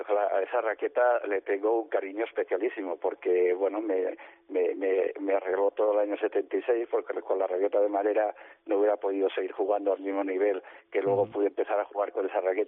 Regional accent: Spain; soy el primer español que ganó el Masters

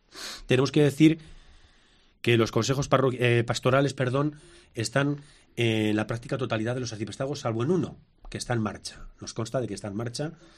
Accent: Escalona, Castilla-La Mancha, Spain; Yo lo veo en mi pueblo, en Escalona, ¿verdad?

